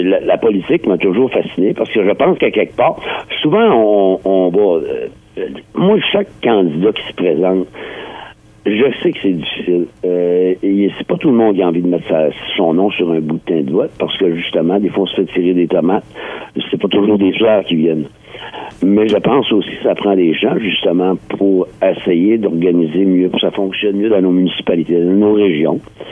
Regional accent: Saint-Quentin, New Brunswick, Canada; je connais, autrement dit, l'ADN beaucoup de mon coin de pays, parce qu'on sait très bien que la forêt, c'est l'ADN de Saint-Quentin.

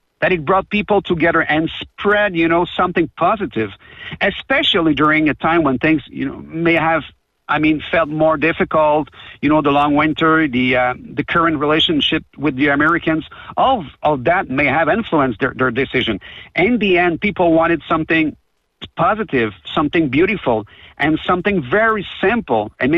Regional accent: Rock Forest, Quebec, Canada; Finally, I can be proud to say I'm from Rock Forest, that I live in Rock Forest.

